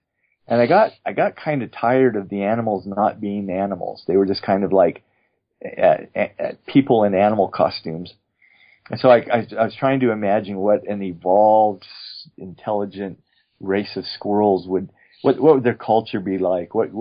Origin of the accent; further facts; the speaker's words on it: Moab, Utah, United States; So I grew up in Moab, kind of. We moved there when I was in the early part, right as I was beginning high school.